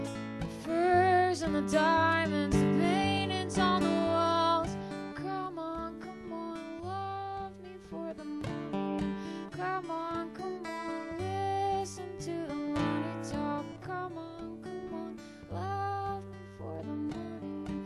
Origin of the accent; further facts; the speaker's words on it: Canada; I know I'm this really playing up the stereotype of me being Canadian and always talking about hockey